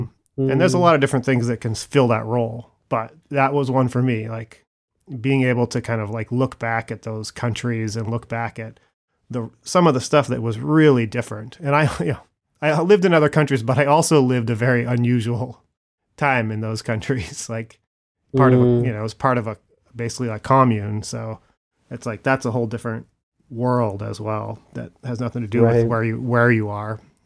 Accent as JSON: {"language": "English", "country": "United States", "tie": "born there", "said": "I was born in America too"}